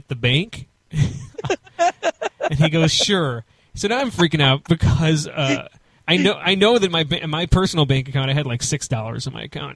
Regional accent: Evanston, Illinois, United States; born there; I was born in Evanston.

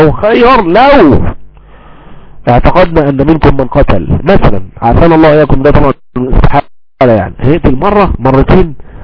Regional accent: Egypt; المثل عندنا في مصر الدنيا هو ضرب الاعور على عينه

